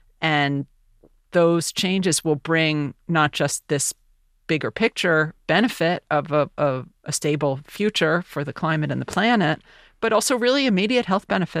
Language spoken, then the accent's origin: English; United States; And that sort of surprised me as an American